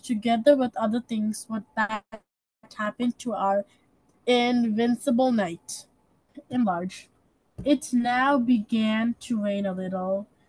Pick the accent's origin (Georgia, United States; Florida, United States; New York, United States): New York, United States; Hudson; I'm 10 years old, and I'm also from Hudson.